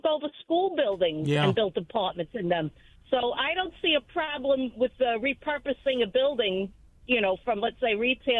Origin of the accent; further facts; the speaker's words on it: Brooklyn, New York, United States; I grew up and lived in Brooklyn most of my life.